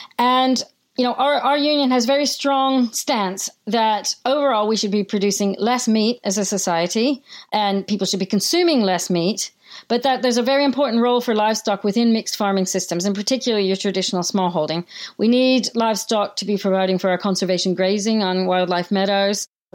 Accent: United States; moved away as an adult; now in England, United Kingdom; I came from America and my family were farmers from India, you know, in the previous generation before my parents, and my mother's family was farming in Iowa. But I moved here to England

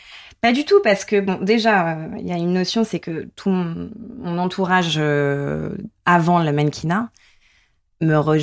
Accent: Nouvelle-Aquitaine, France; Comme je rappelle, je viens du Limousin.

